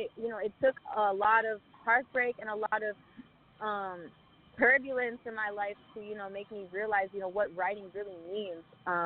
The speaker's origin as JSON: {"language": "English", "town": "Ann Arbor", "region": "Michigan", "country": "United States", "said": "I don't know if I mentioned that, but I am from Ann Arbor, Michigan."}